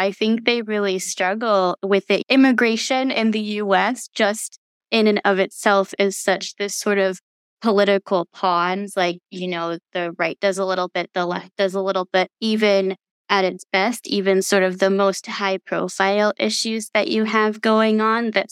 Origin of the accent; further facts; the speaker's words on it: California, United States; I grew up in California.